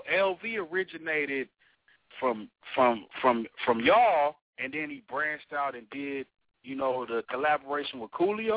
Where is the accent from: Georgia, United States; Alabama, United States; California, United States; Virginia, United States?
California, United States; I listen to both of y'all, but I'm from Cali, so of course I'm gonna be partial